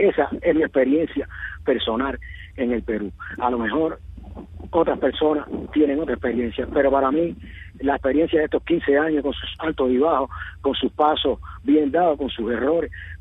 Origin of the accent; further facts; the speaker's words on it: Cuba; Yo decía, soy cubano